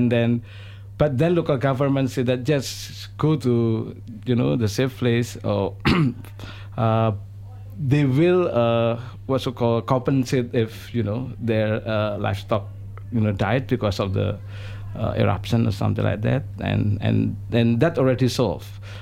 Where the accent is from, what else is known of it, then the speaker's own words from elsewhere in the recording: Yogyakarta, Special Region of Yogyakarta, Indonesia; English is a second language; And if I give comparison in my hometown in Yogyakarta, we also have a volcano eruption, Merapi Mountain.